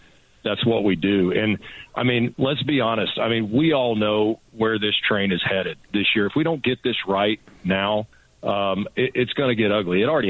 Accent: United States; these are things I never in my life thought that I would have to be standing up and fighting against as an American.

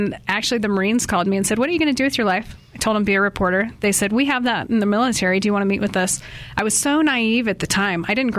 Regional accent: Springerville, Arizona, United States; also born or lived in Texas / California / Oregon / Nevada; Not where I'm from. I'm from the White Mountains

